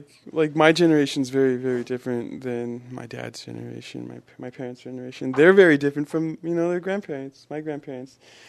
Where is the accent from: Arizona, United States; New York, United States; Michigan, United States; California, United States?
Arizona, United States; Flagstaff; I'm from northern Arizona. I was born and raised in Flagstaff, Navajo Res.